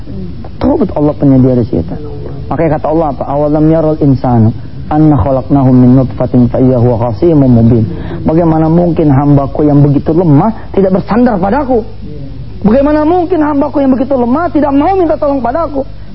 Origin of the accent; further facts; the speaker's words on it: Jakarta, Indonesia; saya sebagai anak Jakarta ya, kita anak Betawi ini